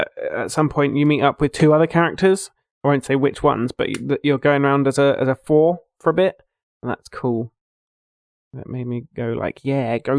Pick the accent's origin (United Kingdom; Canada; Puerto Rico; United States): United Kingdom; Brighton, South East England; I didn't actually grow up in Hove. I grew up in Brighton, so...